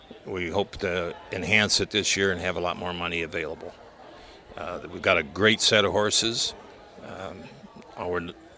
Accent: Newton, New Jersey, United States; I'm from Newton, New Jersey.

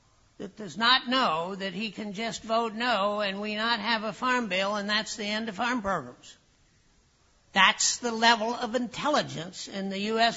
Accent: Pennsylvania, United States; It's chaired by former Governor Rendell of my home state of Pennsylvania

